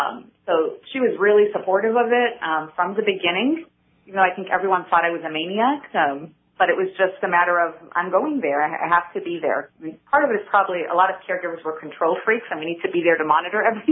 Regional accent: California, United States; So Justin and I had met in Argentina. I was from California and he was from Virginia.

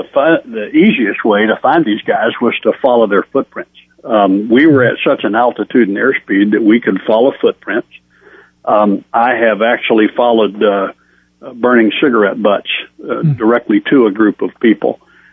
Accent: Arkansas, United States; I grew up in Arkansas. I was a hunter.

